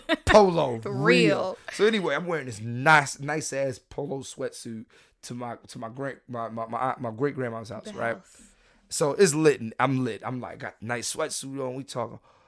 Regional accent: Philadelphia, Pennsylvania, United States; I'm going to tell you, growing up in Philly, right? Growing up in Philly.

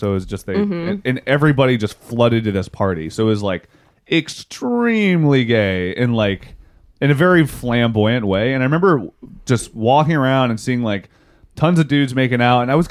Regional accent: West Virginia, United States; I'm from West Virginia.

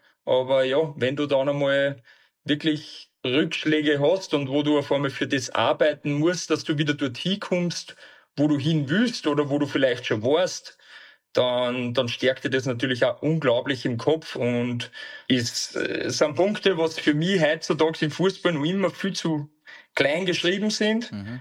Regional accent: Upper Austria, Austria; bei uns in Oberösterreich

